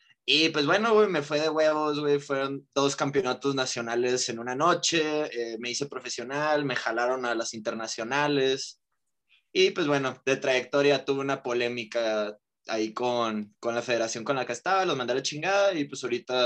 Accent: Sonora, Mexico; Regresé, entrené todo un año allá en mi pueblito en Sonora.

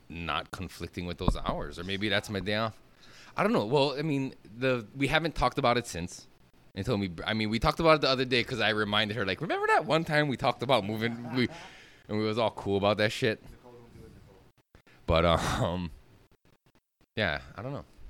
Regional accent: Hawaii, United States; I'm not Hawaiian. I'm half Japanese, half Haole. But I'm born and raised here. My fucking roots is here.

